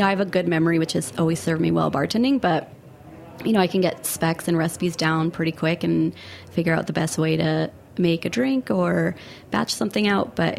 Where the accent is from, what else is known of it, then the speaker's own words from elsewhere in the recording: New Haven, Connecticut, United States; now in New York, United States; I'm from right outside of New Haven, Connecticut, so not far away. I've been in New York about 12 years since right after college.